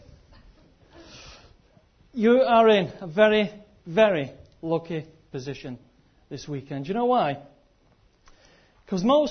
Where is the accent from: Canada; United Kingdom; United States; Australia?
United Kingdom; We're British, we're cynical, we don't believe that kind of stuff.